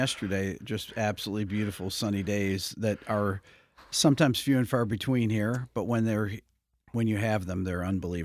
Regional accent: Fairport, New York, United States; I think that I can speak from growing up in Fairport and when I took lessons over in Pittsford at Northfield Music now

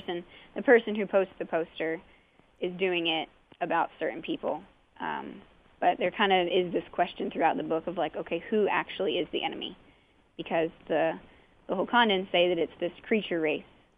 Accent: Bellbrook, Ohio, United States; now in Xenia, United States; I live in Xenia. Okay. And I'm originally from Bellbrook.

